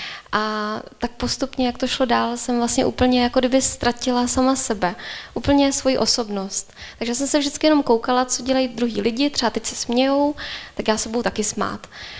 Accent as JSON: {"language": "Czech", "town": "Františkovy Lázně", "region": "Karlovy Vary Region", "country": "Czechia", "tie": "born or raised there", "said": "Před vlastně více než 30 lety jsem vyrůstala v poblíž Chebu ve Františkových Lázních."}